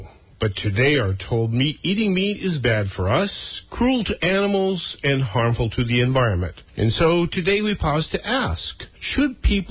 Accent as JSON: {"language": "English", "region": "Montana", "country": "United States", "tie": "born or raised there", "said": "I was raised in Montana on a diet of meat, potatoes, and vegetables."}